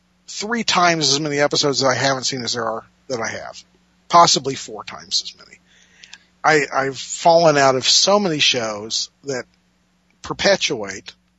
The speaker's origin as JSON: {"language": "English", "country": "United States", "said": "As an American, I'll be the first to admit I live in shame that I don't watch much television anymore."}